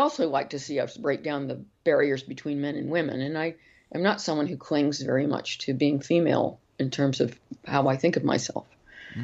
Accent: United States; now in United Kingdom; I was born in the United States. I didn't choose to be American. None of us choose our nationalities to begin with anyway. But I left the U.S. and now I live in the U.K.

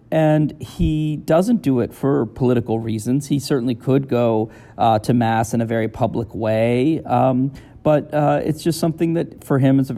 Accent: United States; it's a very sad thing for me as a Catholic as well as an American.

